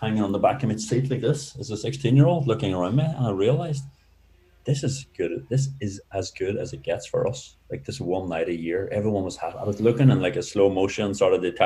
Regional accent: Ireland; And I grew up in Ireland in a village surrounded by women, my cousins, aunts, neighbors.

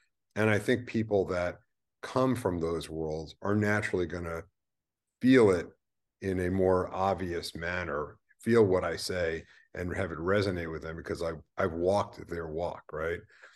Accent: New York, United States; born there; I was born in 1961 in the Bronx in New York.

